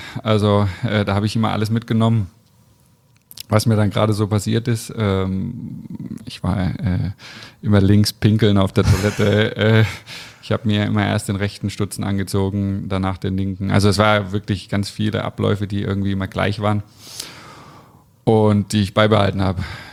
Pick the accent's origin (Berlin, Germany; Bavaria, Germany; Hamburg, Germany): Bavaria, Germany; Bamberg; now in Leverkusen, Germany; Also ich bin in Bamberg groß geworden, meine Familie lebt da. Aber ich bin jetzt seit fast 15 Jahre sind es jetzt hier und ganz klar Leverkusen.